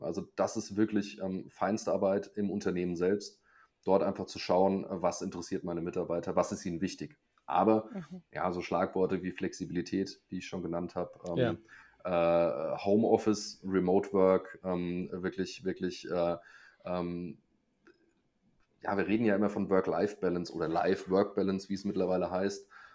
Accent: Hanau, Hesse, Germany; Ich komme aus der Brüder Grimmstadt Hanau.

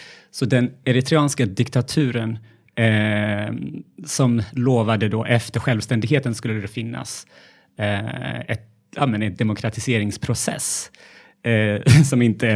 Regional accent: Gondar, Amhara, Ethiopia; jag är uppvuxen i Etiopien, i norra Etiopien, i en stad som heter Gondar, i Amhara-regionen. Alltså verkligen så här, mitt i Amhara-regionen.

